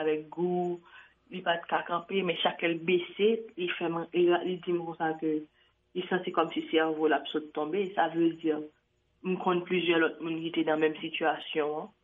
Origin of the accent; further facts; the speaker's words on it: Haiti; Moi-même, en tant que haïtienne